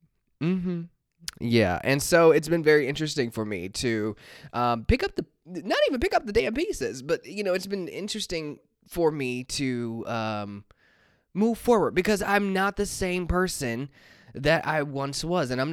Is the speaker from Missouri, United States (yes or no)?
yes; Kansas City, Missouri, United States; now in Los Angeles, United States; Also being halfway across the country, I'm from Kansas City. I'm in Los Angeles and dealing with that, right?